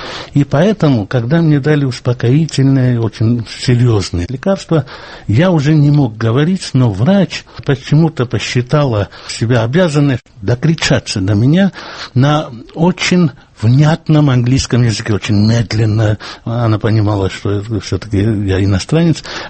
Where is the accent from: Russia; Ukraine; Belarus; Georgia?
Georgia; Мы люди устной культуры, мы люди, которые воспитывались на грузинских застольях, и я совершенно грузин в этом плане.